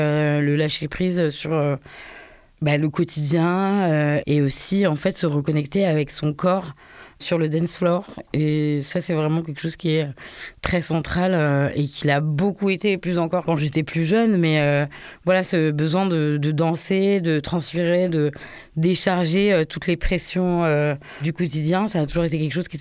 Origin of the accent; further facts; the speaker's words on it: France; je suis française, ma mère est née en France, ma grand-mère est née en France, mon arrière-grand-mère sont nées en France.